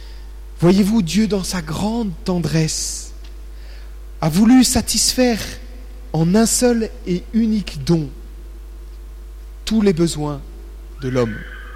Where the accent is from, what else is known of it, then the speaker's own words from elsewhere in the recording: France; Le repas a une place beaucoup plus importante, surtout chez nous en France, que la simple satisfaction de notre appétit.